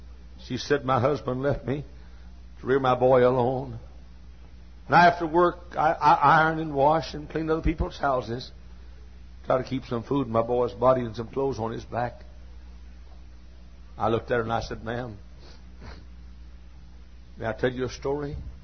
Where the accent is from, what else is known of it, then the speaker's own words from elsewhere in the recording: Texas, United States; I grew up in Texas where almost everybody had a 70-foot lot, 70 by 120 lot.